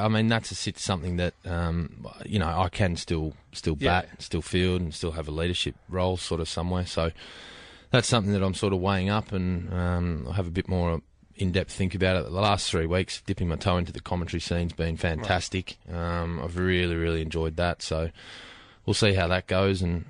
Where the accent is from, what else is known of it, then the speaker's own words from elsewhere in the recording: New South Wales, Australia; apart from growing up in New South Wales as a kid.